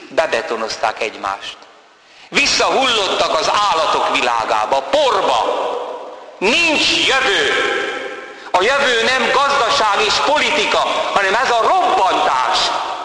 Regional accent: Hungary; now in France; Mondom, Magyarországról vagyok.

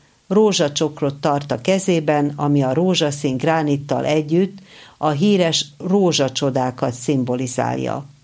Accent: Zakarpattia Oblast, Ukraine; Kárpátaljáról jöttem, egy háborúban álló országból, kisebbségi magyar vagyok Ukrajnában, s mindkét nemzet kultúráját képviselem.

